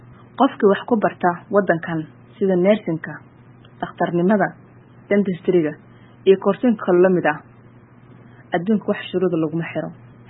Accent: Bosaso, Bari, Somalia; moved away as an adult; now in Philippines; waxaana ku dhashay oo aan ku barbaaray magaalada Boosaaso, caasimadda gobolka Bari, halkaas oo aan waxbarashadii aasaasiga ahna ku soo qaatay isla magaalada Boosaaso.

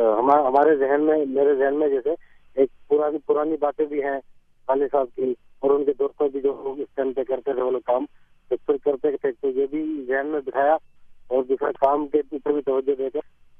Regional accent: Karachi, Sindh, Pakistan; جب ہم چھوٹے تھے جب میں چھوٹا تھا کراچی میں, تو وہ کراچی اس ٹائم تو بڑا پرسکون شہر تھا اور خصوصاً گارڈن پہ ہم لوگ چھوٹے تھے تو گارڈن پہ رہتے زیادہ تر

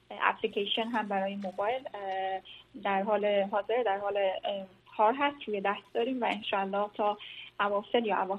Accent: Herat, Afghanistan; moved away as an adult; also born or lived in Iran; now in United States; من به نیت یک مهاجر افغان در ایران به دنیا آمدم و بعد از سال 2002 ما هرات برگشتیم و در اونجا بودیم و 2012 آمریکا آمدم.

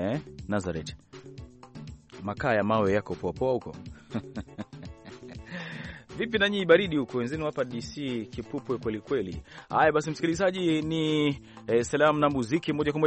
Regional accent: Kigoma, Tanzania; kwa sababu kuna samaki wa tamu kulikweli maeneo ya kule kwetu Kigoma.

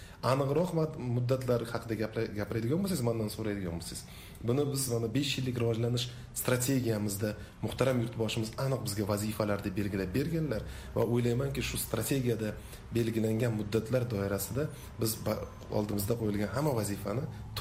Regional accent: Fergana, Fergana Region, Uzbekistan

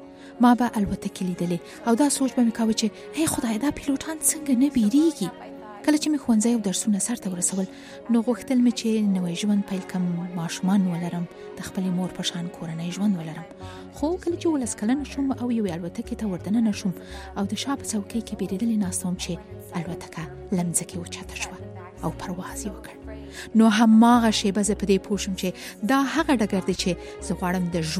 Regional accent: Afghanistan; moved away; زه د افغانستان نه راغلی یم او مهاجره یم

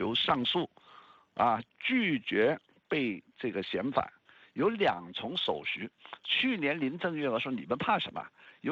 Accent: Hong Kong

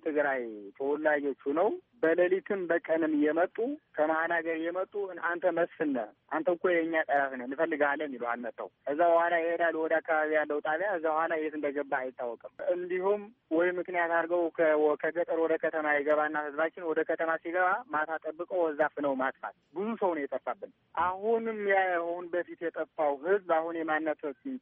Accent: Gondar, Amhara, Ethiopia; እኛ አገራችን ትውልዳችን ጎንደር ነው። ትውልዳችን ጎንደር እያለን ግን ከጥንት ጀምሮ እስከ 83 ዓመተ ምህረት ኢህአዴግ እስከሚገባ ድረስ እኛ በጎንደር አስተዳደር የቆየነ ሰዎች አሉ።

